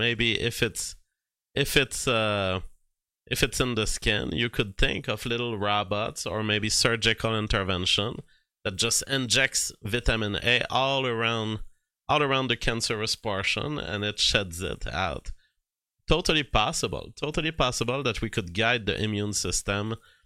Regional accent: Canada; I eat carrots 2 months of the year as a Canadian

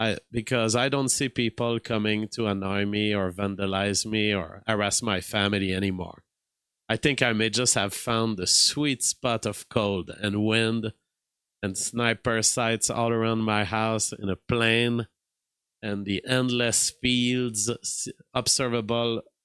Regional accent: Canada; I as a Canadian, I live in an entirely white ethno state.

